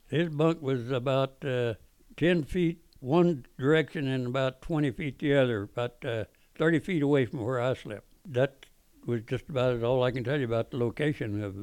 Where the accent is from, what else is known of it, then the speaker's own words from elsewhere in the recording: Inola, Oklahoma, United States; My hometown was Ainola, a little Indian town. And it was near Claremore in Tulsa and Muskogee. I was just kind of in a triangle there. And I grew up there on a farm.